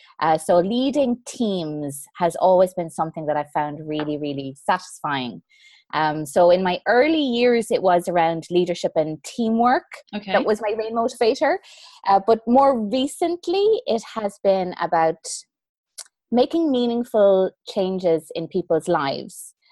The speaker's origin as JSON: {"language": "English", "country": "Ireland", "lives_now": "Canary Islands, Spain", "said": "I'm originally from Ireland, 45 years old, currently coming to you from the Canary Islands in southern Spain."}